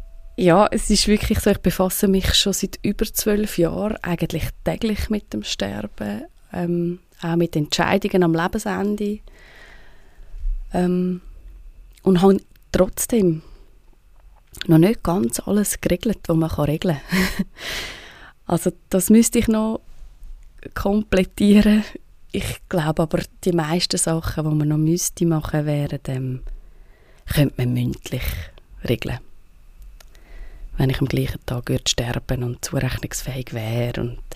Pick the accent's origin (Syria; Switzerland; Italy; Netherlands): Switzerland; Zurich; Ich komme aus der Region Zürich.